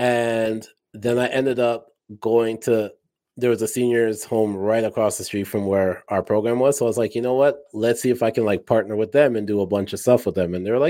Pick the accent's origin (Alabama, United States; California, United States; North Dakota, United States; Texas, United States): Alabama, United States; I was born in Alabama. I grew up in Alabama.